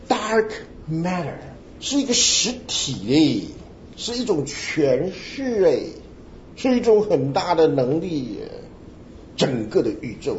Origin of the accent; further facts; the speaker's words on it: China; 我们中国人出来，你没有理由的不信